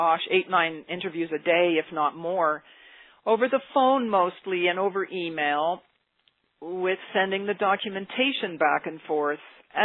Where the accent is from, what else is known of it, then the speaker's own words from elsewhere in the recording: Alberta, Canada; I see myself as a Canadian. I see myself as an Albertan. I see myself as a landowner.